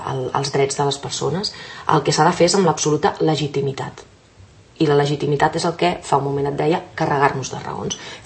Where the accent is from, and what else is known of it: Catalonia, Spain